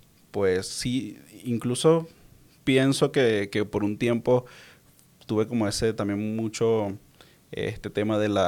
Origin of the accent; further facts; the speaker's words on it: Caracas, Capital District, Venezuela; yo ya por mi acento y por mi forma de hablar, pues quizás lo reconocen, soy de Venezuela, nací en Caracas, Venezuela, en la capital, pero luego, pues con mi familia, bueno, realmente mi familia por parte materna es de La Guaira, de una ciudad costera, un estado, ciudad costero.